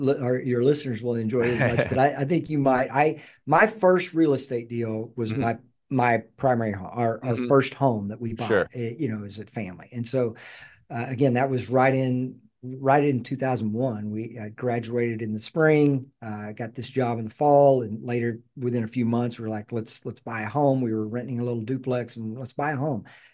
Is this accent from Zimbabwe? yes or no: no; Dallas, Texas, United States; I grew up in the Dallas area, knew that we knew that we wanted to move back to Texas.